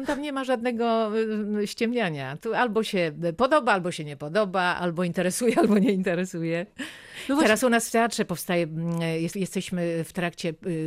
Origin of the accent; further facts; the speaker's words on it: Gryfów Śląski, Lower Silesian Voivodeship, Poland; ja urodziłam się w miasteczku, w którym był ciężki przemysł. Ten Gryfów Śląski otoczony był fabrykami.